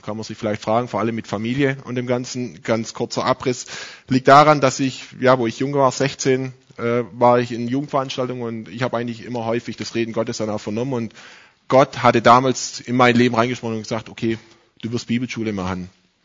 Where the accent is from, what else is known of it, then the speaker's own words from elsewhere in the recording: Gaildorf, Baden-Württemberg, Germany; also born or lived in Crailsheim; now in Bad Gandersheim, Germany; Bin eigentlich ja Halbschwabe, komme von Galdorf ursprünglich, bin dort sehr lange in die Gemeinde gegangen, geboren in Crailsheim. Wenn man ein bisschen mein Norddeutsches oder ein bisschen Hochdeutsch hört, liegt daran, dass ich zurzeit vor 2 Jahren in Bad Gandersheim bin.